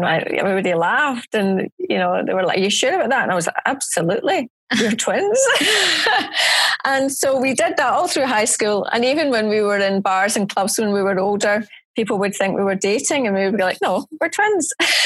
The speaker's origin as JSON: {"language": "English", "region": "Scotland", "country": "United Kingdom", "said": "I'm Scottish. very defensive about being Scottish."}